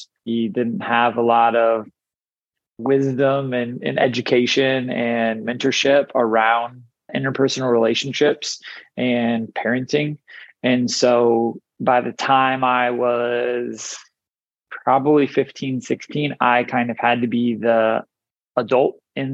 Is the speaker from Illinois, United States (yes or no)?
yes; Chicago, Illinois, United States; also born or lived in Tulsa, Oklahoma; So I was born in Tulsa, Oklahoma. Okay. When I was one, we moved to Chicago. I lived in Chicago for 3 years.